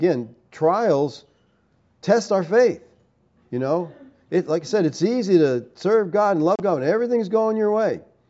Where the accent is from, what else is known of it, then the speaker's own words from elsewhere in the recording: Puerto Rico; now in El Paso, United States; We are from Puerto Rico, living in El Paso.